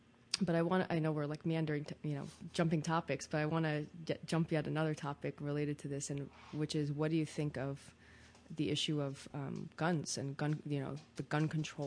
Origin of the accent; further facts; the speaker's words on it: Israel; But, I'm from Israel, which is a pretty heavily armed nation